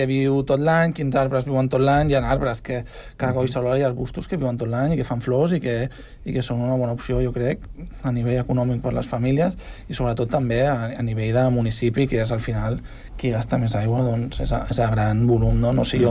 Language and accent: Catalan; Sant Cugat del Vallès, Catalonia, Spain; now in Rubí, Spain; Jo visc a Rubí i veig aquí, vinc aquí a Sant Cugat a treballar, i he nascut a Sant Cugat, i he viscut 25 anys aquí a Sant Cugat